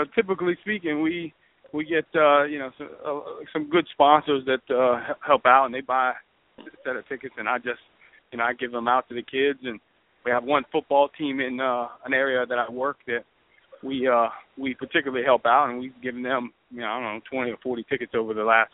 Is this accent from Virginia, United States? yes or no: yes; Norfolk, Virginia, United States; they're going to come down to my hometown in Norfolk, Virginia, and do a show August 8th.